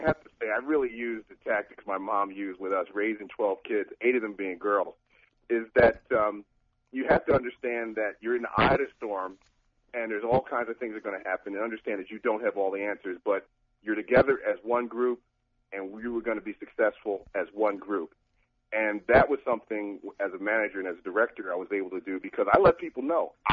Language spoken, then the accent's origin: English; Newark, New Jersey, United States; I grew up in Newark, New Jersey, and we had some summers that were phenomenal.